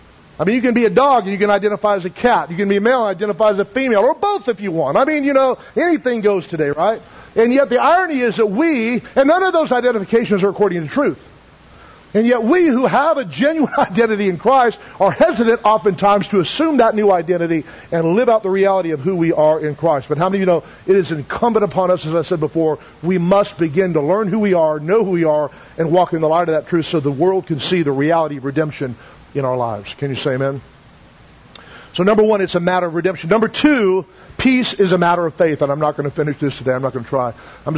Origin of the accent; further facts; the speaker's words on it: United States; I'm an American. I love our country.